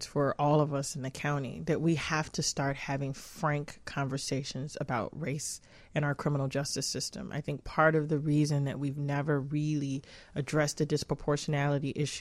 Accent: Chicago, Illinois, United States; I grew up in Chicago, and I grew up, you know, it's well documented, one of the most notorious housing projects in the country.

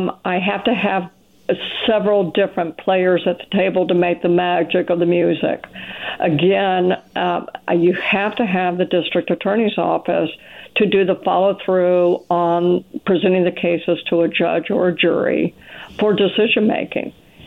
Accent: the South, United States; Southerners, I was raised in the South, but not in New Orleans.

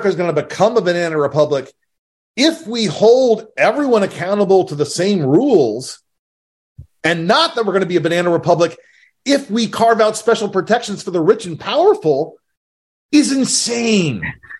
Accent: Tennessee, United States; I grew up in Tennessee, right?

